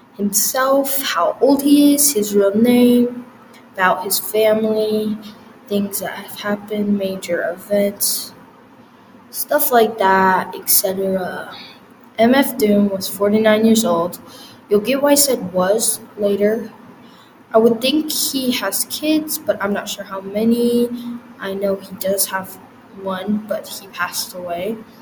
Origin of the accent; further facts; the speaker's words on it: Utah, United States; from Utah, just a middle schooler who likes to listen to all kinds of music